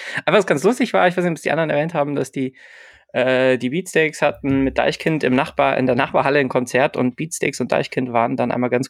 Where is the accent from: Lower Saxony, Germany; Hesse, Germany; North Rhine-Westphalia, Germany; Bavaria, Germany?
Bavaria, Germany; Munich; Ich als Münchner war da natürlich, mein Grinsen hätte breiter nicht sein können.